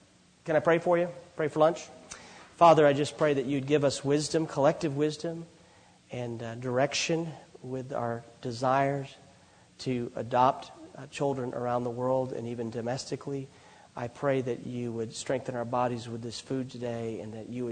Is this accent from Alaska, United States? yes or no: no; Los Angeles, California, United States; I'm from Los Angeles. Everything doesn't work there, you know.